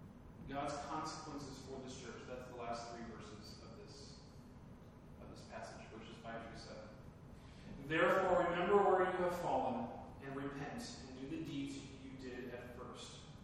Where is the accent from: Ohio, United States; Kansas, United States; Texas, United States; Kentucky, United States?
Kansas, United States; I grew up in East Central Kansas and I've been to many different churches. I was a pastor's kid.